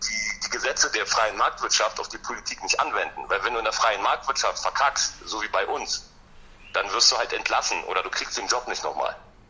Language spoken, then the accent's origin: German; Berlin, Germany; Ich bin halt Berliner mit Leib und Seele